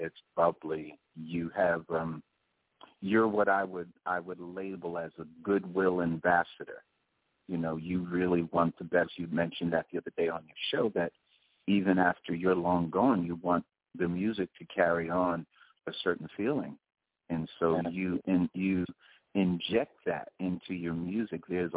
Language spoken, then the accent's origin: English; New York, United States; I mean, I'm a New Yorker, but Cali has its own sound.